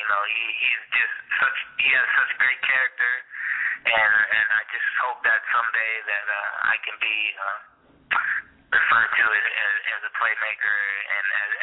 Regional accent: Hawaii, United States; I'm Hawaiian, so I love my reggae.

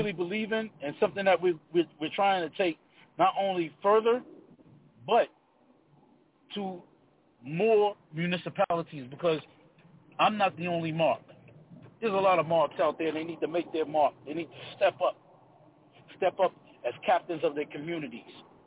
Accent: Brooklyn, New York, United States; I grew up in Brooklyn, right, in Crown Heights. The Hasidic Jewish community is. I grew up in a Hasidic Jewish community. I'm Jamaican. I'm Jamaican. My family is all Jamaican.

